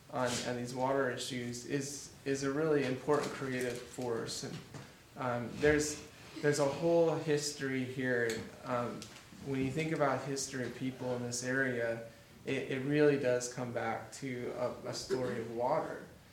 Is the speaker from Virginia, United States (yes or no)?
no; Missouri, United States; I always said growing up in Missouri that if we wanted it to rain, we would just go to church and, pray and God would make it rain